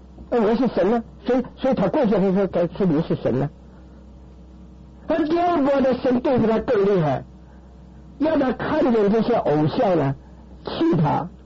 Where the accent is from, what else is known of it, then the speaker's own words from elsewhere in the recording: China; now in United States; 我记得我刚刚来美国，我觉得很羞耻，什么讲到钱呢 ？Make money 就是在羞耻。我们中国人听说这搞钱那个是肮脏的很